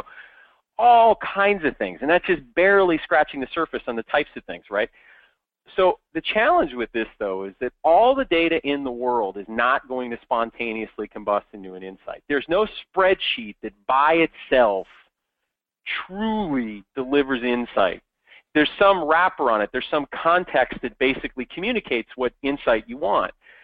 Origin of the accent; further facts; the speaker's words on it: Midwest, United States; I grew up in the Midwest, and I coach my kids' teams. I now live on the West Coast.